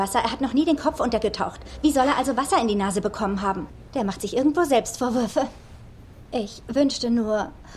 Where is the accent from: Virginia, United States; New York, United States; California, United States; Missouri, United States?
California, United States; Berkeley; ich bin in Berkeley aufgewachsen.